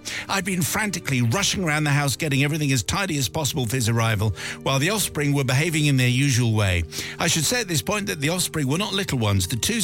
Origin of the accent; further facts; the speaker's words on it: Bristol, South West England, United Kingdom; I should say, Simon, we come from Bristol, so bring on the farmer's accent.